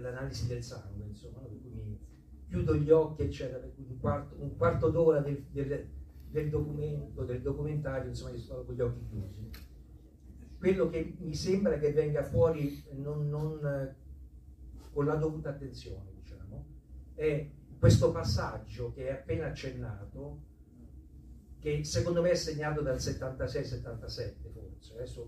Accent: Cerveteri, Lazio, Italy; Nel mio paese, io sono di Cerveteri

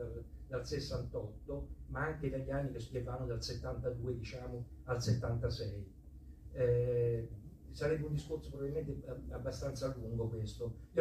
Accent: Cerveteri, Lazio, Italy; Nel mio paese, io sono di Cerveteri

